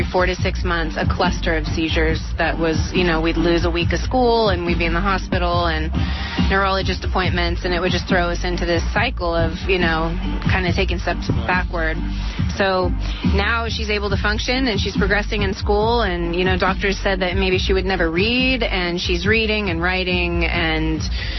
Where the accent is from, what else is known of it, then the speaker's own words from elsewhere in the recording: Ukiah, California, United States; a friend that I grew up with in Ukiah